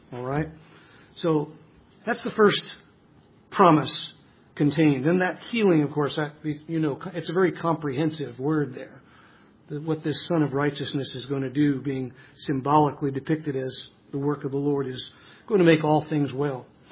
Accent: New Jersey, United States; I'm not a farm boy. You know, I grew up in New Jersey, short distance from New York City, but not too far west of us.

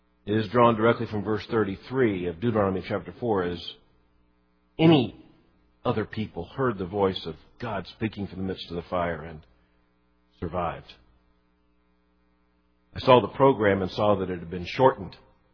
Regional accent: Fort Lauderdale, Florida, United States; as I was growing up in Fort Lauderdale, a church ad in the Saturday paper.

